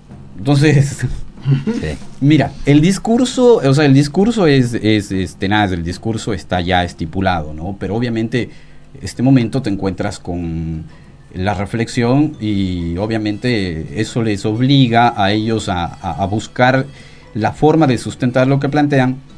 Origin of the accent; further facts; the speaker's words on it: Ecuador; nosotros crecimos siendo ecuatorianos de una manera y queremos ser ecuatorianos de otra manera